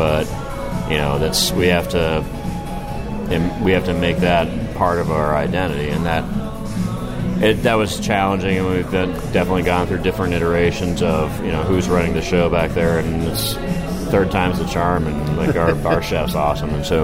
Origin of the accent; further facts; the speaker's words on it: Ohio, United States; moved away as an adult; now in Chicago, United States; Actually, the first guy I ever met when I moved to Chicago from Ohio.